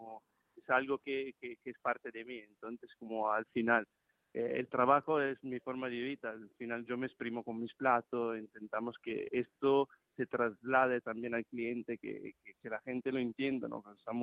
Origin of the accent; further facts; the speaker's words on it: Italy; Spanish is a second language; also born or lived in London; now in Spain; Yo soy italiano, pero claro, un italiano que ha viajado un poquito, ha estado en algunos sitios en Asia, entonces está en Londres, me creé un poquito ahí.